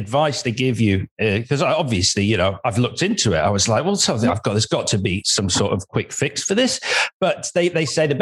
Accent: Leeds, Yorkshire and the Humber, United Kingdom; So I'm from Leeds originally.

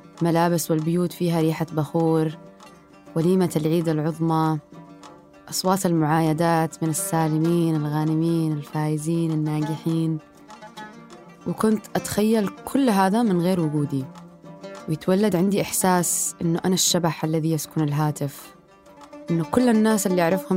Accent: Yemen; moved away; هذا كان ثاني شهر لي بعد ما طلعت من اليمن، وأول مرة أواجه فكرة الغربة

